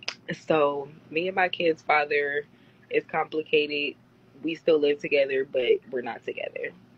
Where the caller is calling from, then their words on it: Texas, United States; I'm in Texas.